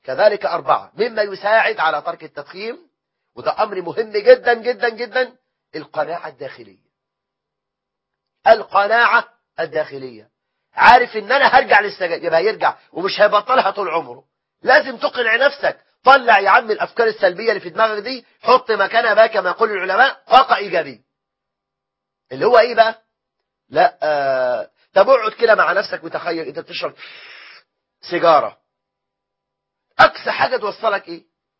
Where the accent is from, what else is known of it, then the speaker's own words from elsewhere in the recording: Egypt; بلدنا مصر